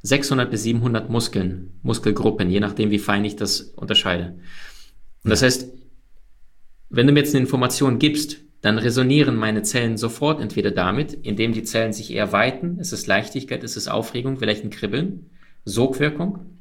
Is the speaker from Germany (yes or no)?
no; Ukraine; Wir sind beide in der Ukraine im Rattenloch aufgewachsen. Wir hatten Mangel, Armut.